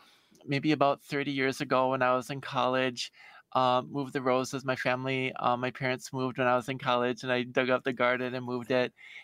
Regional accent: Milwaukee, Wisconsin, United States; born or raised there

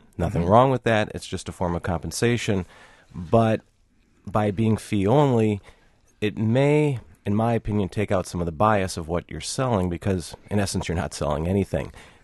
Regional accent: Madison, Wisconsin, United States; Right. Born and raised in Madison here.

